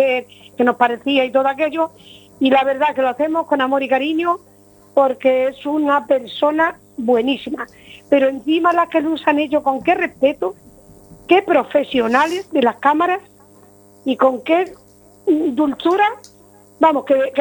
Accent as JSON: {"language": "Spanish", "region": "Extremadura", "country": "Spain", "said": "Como buena extremeña."}